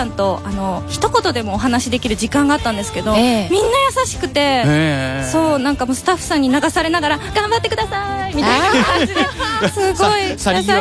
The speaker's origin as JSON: {"language": "Japanese", "region": "Fukuoka", "country": "Japan", "tie": "born or raised there", "said": "そうなんです、福岡育ちなんですけれども、もう本当青春は全て福岡で過ごしたので大好きです、福岡"}